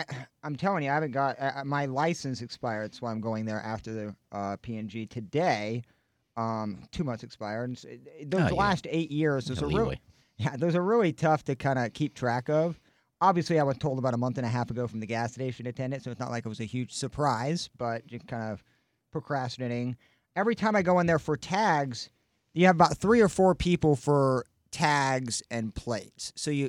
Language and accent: English; Illinois, United States; I'm from Illinois, so what?